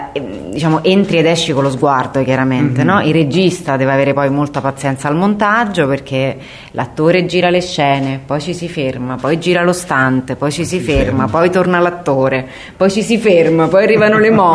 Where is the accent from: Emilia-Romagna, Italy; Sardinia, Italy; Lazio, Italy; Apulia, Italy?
Apulia, Italy; Taranto; accent: Tarantino; perché sono della Taranto Nuova